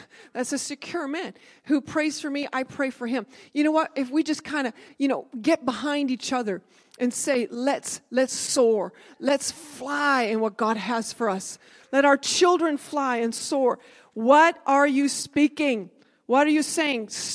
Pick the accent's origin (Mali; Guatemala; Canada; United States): Canada; Heaven's sakes, I'm a Canadian.